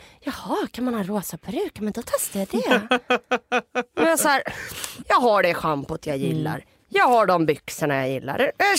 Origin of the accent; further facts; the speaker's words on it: Huddinge, Stockholm County, Sweden; Jag kommer från Huddinge.